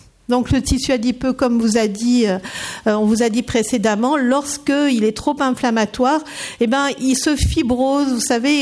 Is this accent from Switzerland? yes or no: no; Marseille, Provence-Alpes-Côte d'Azur, France; donc moi je suis marseillaise, hein